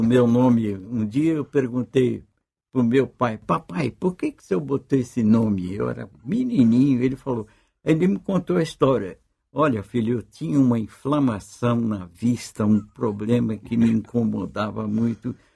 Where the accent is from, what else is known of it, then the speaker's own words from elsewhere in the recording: São Paulo, Brazil; born there; Eu nasci em São Paulo.